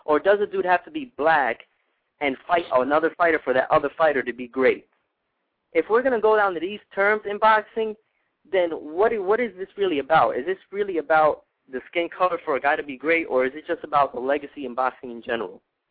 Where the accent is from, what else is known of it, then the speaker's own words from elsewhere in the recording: Puerto Rico; I'm coming from Puerto Rico. My people are mixed with African, Indian, Eastern European.